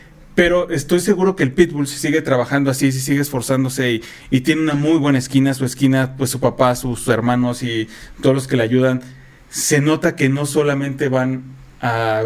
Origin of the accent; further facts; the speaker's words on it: Mexico; como mexicano, era esa emoción bien, bien, bien, bien fuerte